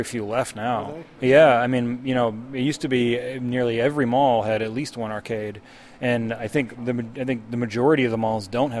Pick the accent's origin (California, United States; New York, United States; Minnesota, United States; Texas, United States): Minnesota, United States; Minneapolis; I mean, I'm from Minneapolis too, but originally.